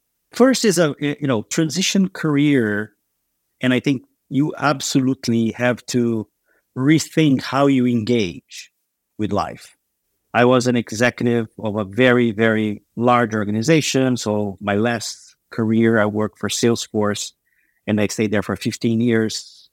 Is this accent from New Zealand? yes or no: no; Brazil; moved away as an adult; I was born and raised in Brazil, spent most of the beginning of my career over there